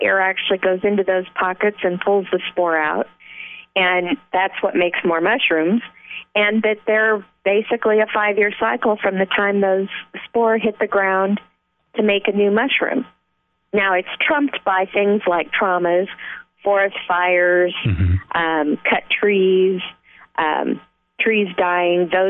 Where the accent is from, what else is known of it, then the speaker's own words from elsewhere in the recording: Iowa, United States; moved away as an adult; when I moved from Iowa to Missouri my first year to go to college, I couldn't find any morels.